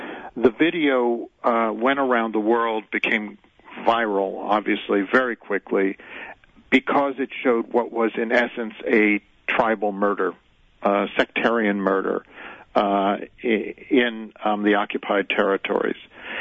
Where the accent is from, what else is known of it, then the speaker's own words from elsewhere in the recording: United States; though I'm an American and I know the American political scene